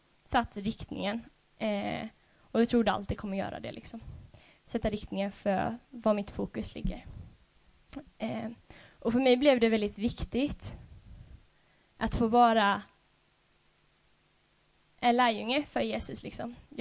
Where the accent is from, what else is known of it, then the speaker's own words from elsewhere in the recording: Sweden; Vi har så många människor där hemma i Sverige